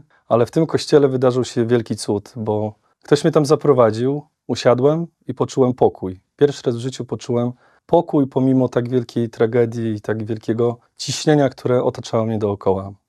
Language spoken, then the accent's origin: Polish; Gdańsk, Pomeranian Voivodeship, Poland; za mojego dzieciństwa w parafii Podwyższenia Krzyża na Gdańskim Chełmie.